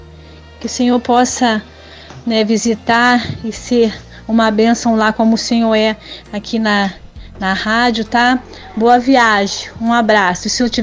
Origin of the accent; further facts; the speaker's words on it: Rio de Janeiro, Brazil; Eu também sou do Rio de Janeiro, sou de Realengo.